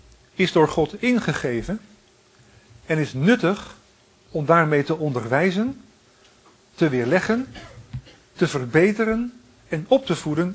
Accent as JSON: {"language": "Dutch", "town": "Den Helder", "region": "North Holland", "country": "Netherlands", "tie": "born or raised there", "said": "Ik ben geboren en getogen in Den Helder. Ik spreek op veel plaatsen in Nederland en moet vaak zeggen, u kunt wel horen dat ik niet uit deze streek kom."}